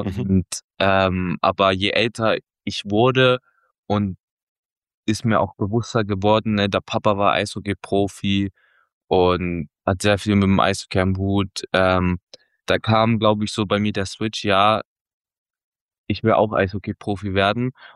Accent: eastern Germany, Germany; Bei uns im Osten war es ja mal so, da sind immer die gleichen Teams

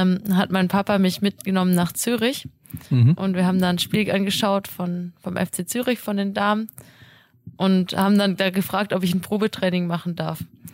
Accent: Dingelsdorf, Baden-Württemberg, Germany; Also aufgewachsen bin ich in Dingelsdorf am Bodensee. Das ist ein kleines Dorf in der Nähe von Konstanz. Und habe da eigentlich meine gesamte Kindheit verbracht.

